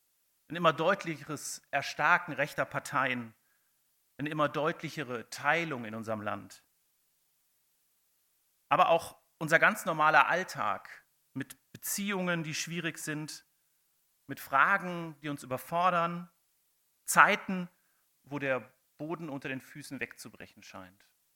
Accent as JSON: {"language": "German", "region": "North Rhine-Westphalia", "country": "Germany", "said": "wir kommen aus Nordrhein-Westfalen, da sind wir mit Frei ganz gut dabei."}